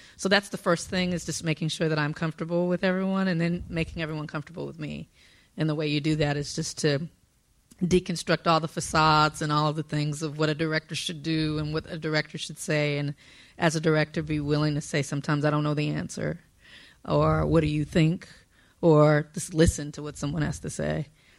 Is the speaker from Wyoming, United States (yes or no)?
no; Compton, California, United States; So during the 90s, I'm from Compton, South Central. All of you all were hearing about Boys in the Hood and riots and all these things.